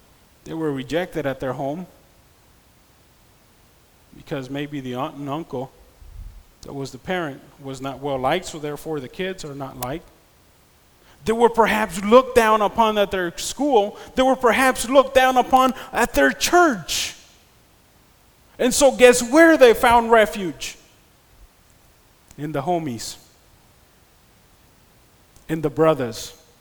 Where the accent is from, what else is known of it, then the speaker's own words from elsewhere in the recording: Los Angeles, California, United States; Where I grew up in South Central LA, the Long Beach area, Southern California, there was many kids